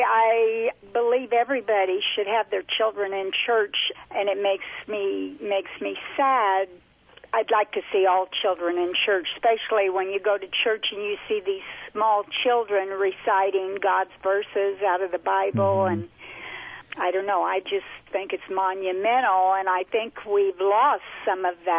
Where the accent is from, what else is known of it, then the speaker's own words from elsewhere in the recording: Danville, Illinois, United States; I grew up in Danville, Illinois, years and years ago.